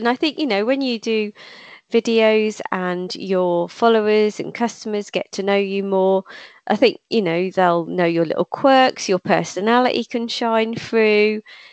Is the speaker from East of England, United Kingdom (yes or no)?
yes; East of England, United Kingdom; accent: Norfolk; I got used to hearing my Norfolk accent, which still at times makes me cringe now and again when something comes out that sounds so Norfolk.